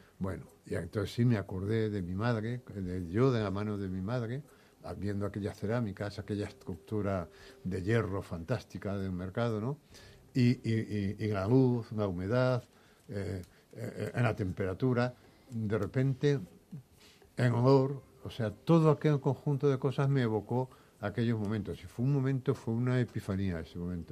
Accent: Madrid, Community of Madrid, Spain; also born or lived in Valencia; Yo volví a Valencia muy mayor porque mi vida se dividía entre antes y después de Valencia. Porque claro, al venir a Madrid

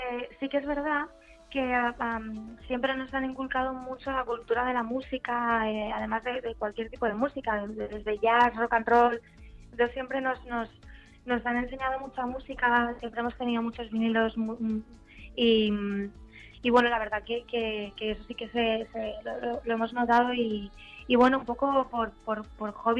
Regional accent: Madrid, Community of Madrid, Spain; now in Ibiza, Spain; somos de Madrid, nacimos ahí y hemos vivido ahí siempre.

